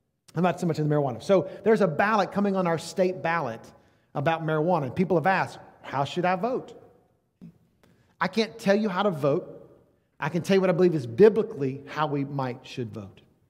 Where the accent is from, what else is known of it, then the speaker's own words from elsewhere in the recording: the South, United States; I grew up in the South. I grew up saying the South will rise again.